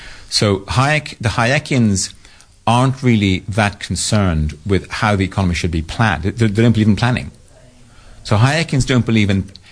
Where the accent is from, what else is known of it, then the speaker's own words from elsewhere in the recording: Dublin, Leinster, Ireland; moved away as an adult; now in United Kingdom; my background is that I'm from South Dublin. I went to Trinity College Dublin, studied medieval English and philosophy. And I left, went to the UK